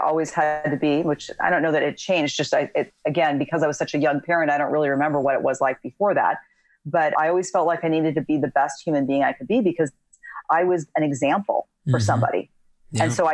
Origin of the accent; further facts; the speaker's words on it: California, United States; And we grew up in Southern California.